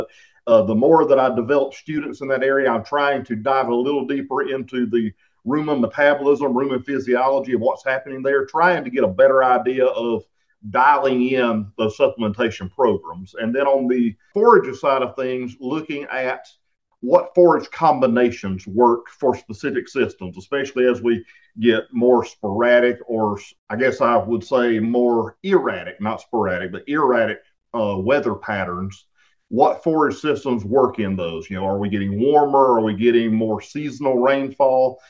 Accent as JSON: {"language": "English", "region": "Alabama", "country": "United States", "said": "So I'm originally from Alabama. Like you said … originally from Alabama."}